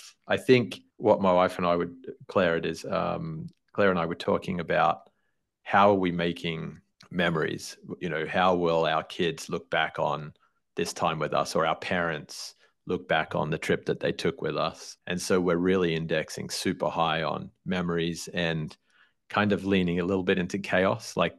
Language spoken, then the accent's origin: English; Queensland, Australia; whether it's Queensland, my hometown, or Southern California